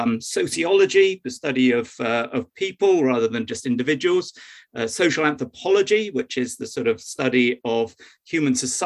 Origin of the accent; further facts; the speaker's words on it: Bristol, South West England, United Kingdom; So, as I said, I grew up in Bristol.